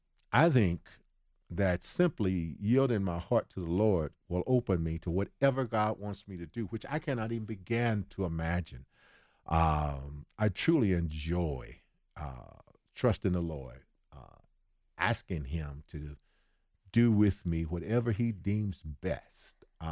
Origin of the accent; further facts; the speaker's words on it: St. Louis, Missouri, United States; growing up in St. Louis, Missouri, and all the stuff I went through.